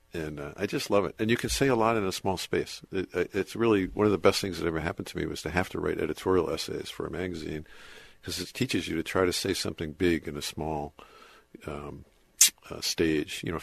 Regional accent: Merrick, New York, United States; Yeah, down by Jones Beach.

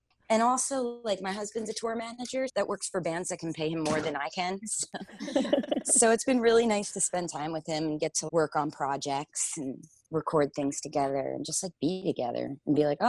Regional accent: Asbury Park, New Jersey, United States; You know, I'm from Asbury Park, New Jersey, and I have stayed away from the Jersey Shore sound, I thought, with like a 10-foot pole.

